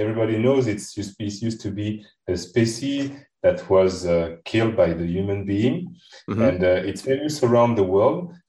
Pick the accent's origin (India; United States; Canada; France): France; English is a second language; now in Mauritius; I was born and raised in France, and then I moved 5 years ago to Mauritius.